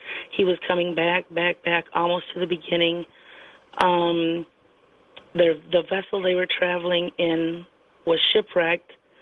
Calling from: Minnesota, United States; from Minnesota.

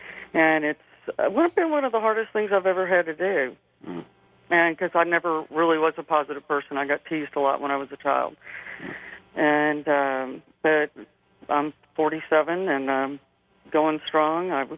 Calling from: Sacramento, California, United States; Sacramento.

